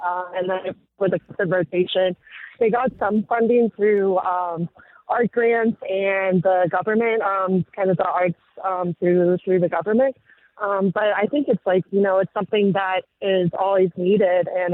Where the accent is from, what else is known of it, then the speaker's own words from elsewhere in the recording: Tempe, Arizona, United States; So I'm from Phoenix, specifically the Tempe area.